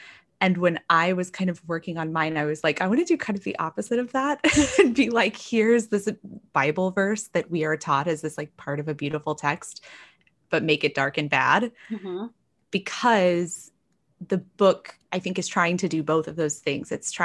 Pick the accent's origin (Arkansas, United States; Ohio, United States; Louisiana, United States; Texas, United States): Texas, United States; But I did grow up in this community, and I grew up in North Texas, very evangelical, surrounded by evangelicals.